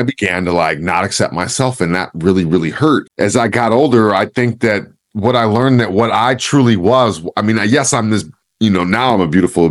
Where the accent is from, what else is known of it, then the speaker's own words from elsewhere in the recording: Oakland, California, United States; the culture that I was from Oakland, California, bro. I thought I was hood rich.